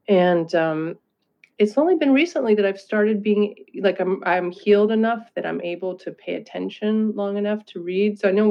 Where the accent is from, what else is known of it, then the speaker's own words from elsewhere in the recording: East Coast, United States; No, I'm from the East Coast, actually.